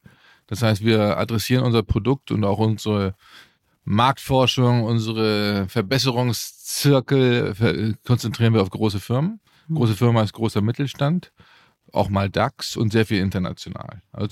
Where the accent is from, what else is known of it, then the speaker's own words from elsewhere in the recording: Nuremberg, Bavaria, Germany; Wir kommen aus Nürnberg.